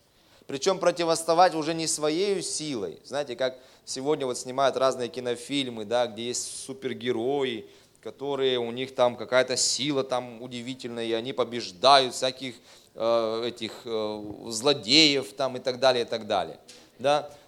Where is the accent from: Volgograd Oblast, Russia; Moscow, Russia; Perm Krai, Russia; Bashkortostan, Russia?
Perm Krai, Russia; Perm; born there; Я родился, соответственно, в Перми